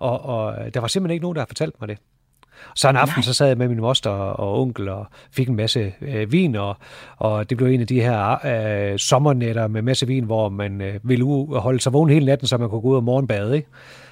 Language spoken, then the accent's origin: Danish; North Denmark Region, Denmark; Ja, det har jeg faktisk.